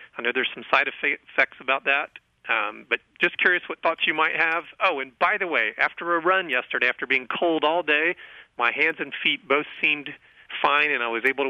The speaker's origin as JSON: {"language": "English", "region": "Florida", "country": "United States", "said": "Well, I'm from Florida, so it's cold to me."}